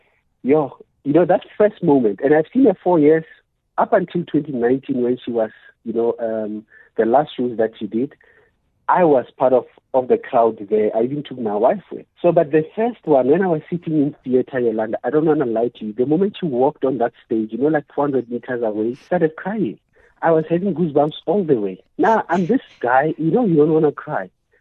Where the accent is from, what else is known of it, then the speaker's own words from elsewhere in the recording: Free State, South Africa; I tell them I am from a place that connects Cape Town and Johannesburg. So that's how I explain it. And I tell them I'm from the States, you know, Free State, which is the state of South Africa.